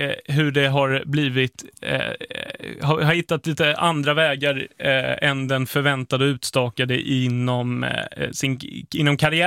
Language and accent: Swedish; Skåne, Sweden; Passande nog som skåning då till Trelleborgsvägen. Där bodde jag i ungefär ett år